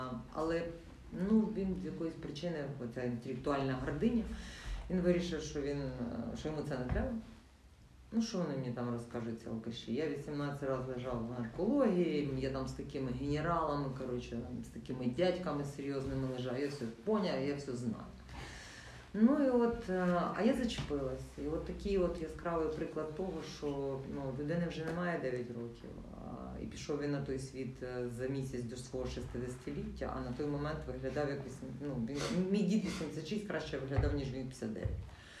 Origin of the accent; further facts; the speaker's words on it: Lviv, Lviv Oblast, Ukraine; я зі Львова, я львів'янка, я зі Львова поїхала поступати в Київ, поступила дуже престижний вуз, університет Шевченка, на престижний факультет.